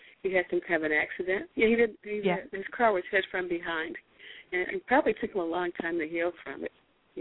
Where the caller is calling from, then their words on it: Hawaii, United States; I'm calling from Hawaii.